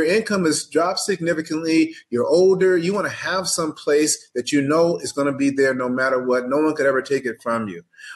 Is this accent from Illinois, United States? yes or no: no; San Bernardino, California, United States; I grew up extremely poor. I'm the oldest of seven kids. We grew up in San Bernardino in a 600 square foot house.